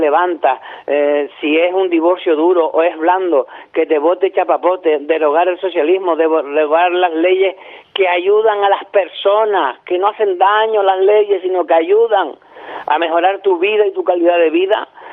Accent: Spain; como ser humano, como ciudadano de este país, como español que soy

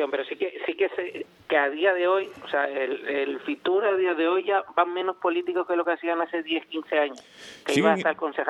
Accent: Puerto de la Cruz, Canary Islands, Spain; Yo, lo mío, que es mi ciudad natal, el Puerto de la Cruz sí está ahí.

